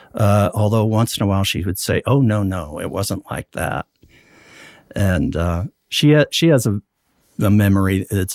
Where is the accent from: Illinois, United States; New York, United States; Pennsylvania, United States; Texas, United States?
Pennsylvania, United States; Pittsburgh; also born or lived in Kentucky; Well, I'm originally from Kentucky, but during my formative years, we moved to Pittsburgh, Pennsylvania, which is where my father was from.